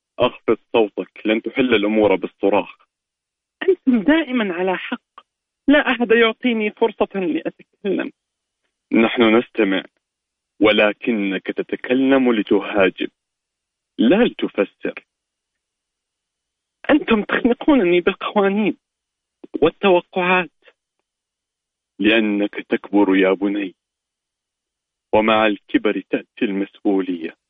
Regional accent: Riyadh, Riyadh Province, Saudi Arabia

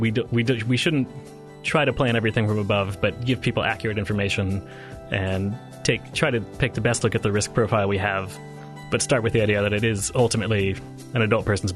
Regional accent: United States; the casualness of people using snus there is almost shocking as an American.

